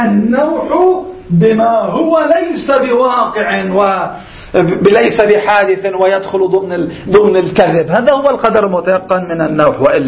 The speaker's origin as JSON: {"language": "Arabic", "country": "Lebanon", "said": "عندنا في لبنان"}